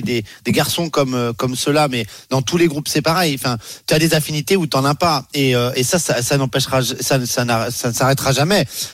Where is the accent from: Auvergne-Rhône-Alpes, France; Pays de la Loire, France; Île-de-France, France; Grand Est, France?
Pays de la Loire, France; Nantes; en tant que Nantais, je dois te remercier